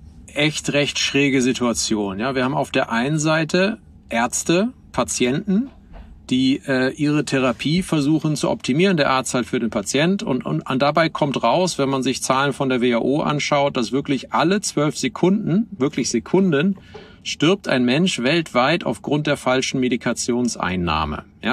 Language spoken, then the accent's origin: German; Oldenburg, Lower Saxony, Germany; Und kam dann so auf so ein Footprint von irgendwie meiner Heimatstadt, Oldenburg. Die hat so 160.000 Einwohner.